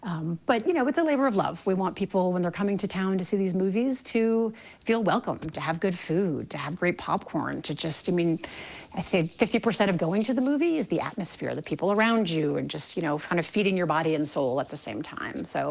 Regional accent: Brooklyn, New York, United States; And then, of course, as a New Yorker, how can I not want to see Love, Brooklyn? just a great homage to my part of the world, where I'm from.

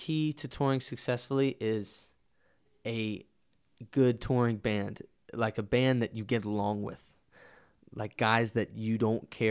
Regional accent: West Virginia, United States; I love saying I'm from West Virginia because it's, there's not many people out touring, I guess, compared to other states, as West Virginia.

